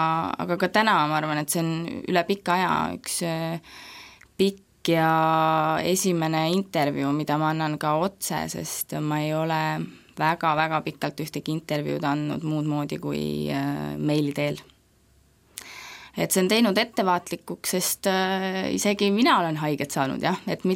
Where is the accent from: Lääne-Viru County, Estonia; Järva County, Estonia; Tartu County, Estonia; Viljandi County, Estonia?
Tartu County, Estonia; Elva; also born or lived in Mõniste; aga mina ikkagi oma lapsepõlve veetsin Elvas